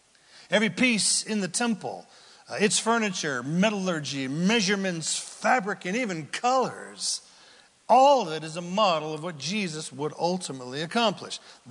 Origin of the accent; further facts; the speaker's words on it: California, United States; I was from Northern California. We weren't too far removed from the foothills of the Great Cascade Mountains.